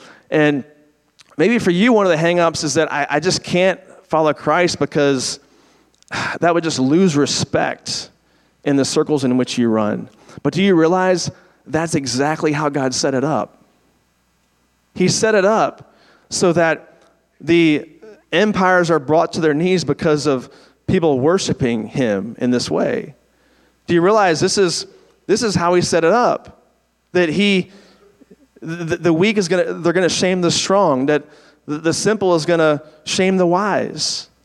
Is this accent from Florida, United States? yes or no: no; Virginia, United States; now in Texas, United States; I'm from Virginia, where we always make fun of West Virginia.